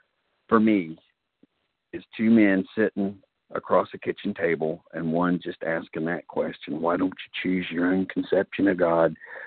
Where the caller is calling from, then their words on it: North Carolina, United States; Carolina.